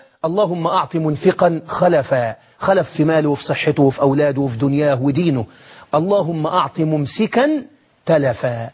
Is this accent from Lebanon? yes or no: no; Egypt; واحفظ بلدنا مصر من كل مكروه وسوء.